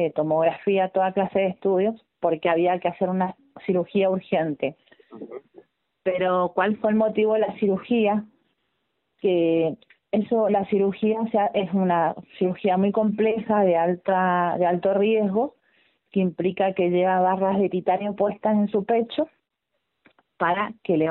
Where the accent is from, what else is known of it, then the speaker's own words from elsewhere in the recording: San Martín, Mendoza, Argentina; Nosotros ya hace 6 años que estamos de vuelta radicados acá en Mendoza, porque somos mendocinos, somos de acá de San Martín, Mendoza, nosotros